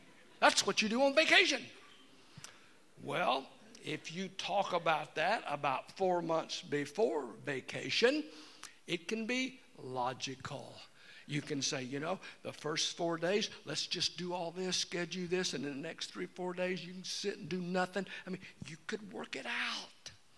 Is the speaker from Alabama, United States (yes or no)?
yes; Alabama, United States; I love country music. I mean, I'm from Alabama.